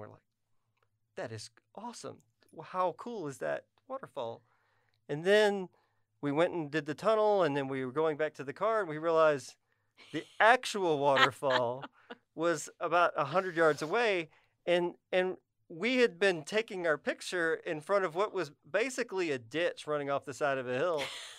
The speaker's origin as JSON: {"language": "English", "region": "Texas", "country": "United States", "tie": "born or raised there", "said": "I grew up in Southeast Texas."}